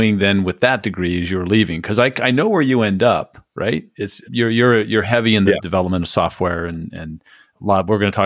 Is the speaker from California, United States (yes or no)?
yes; San Diego, California, United States; because growing up in San Diego, I adopted a team on the East Coast.